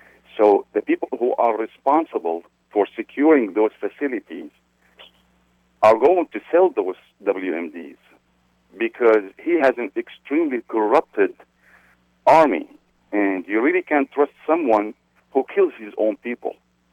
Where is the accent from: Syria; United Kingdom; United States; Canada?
Syria; Damascus, Damascus Governorate; Damascus, Syria.